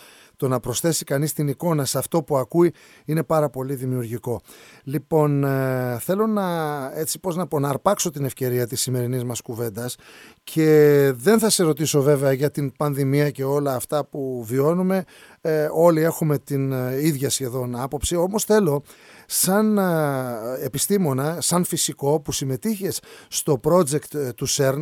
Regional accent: Karlovasi, North Aegean, Greece; στο Καρλόβαση της Σάμου ζούσα όταν πήγαινα στο δημοτικό σχολείο.

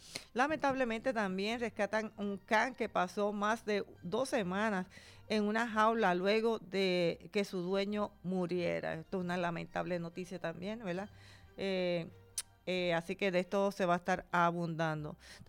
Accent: Puerto Rico; porque sabemos que somos aquí, los puertorriqueños

